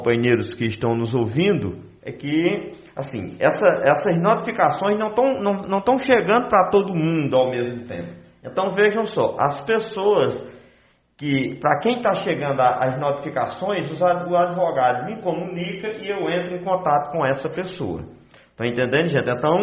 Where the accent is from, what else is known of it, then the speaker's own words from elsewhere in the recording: Salgadinho, Brazil; em especial de Salgadinho, que é a minha terra, né?